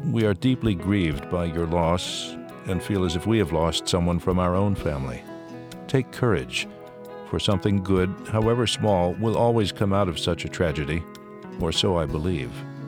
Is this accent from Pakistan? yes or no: yes; Pakistan; As a Pakistani, I am ashamed of being one today.